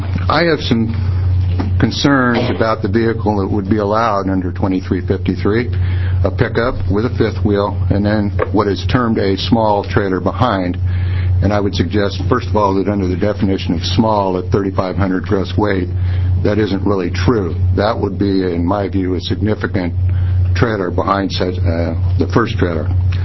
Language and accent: English; United States; I'm from Lincoln County, and those of you that have driven our coastal county roads and our state highways know